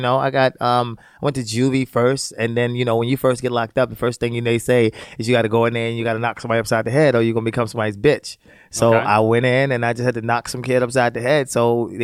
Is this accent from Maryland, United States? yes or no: yes; Baltimore, Maryland, United States; also born or lived in Virginia; I grew up in Baltimore, the projects of Baltimore City.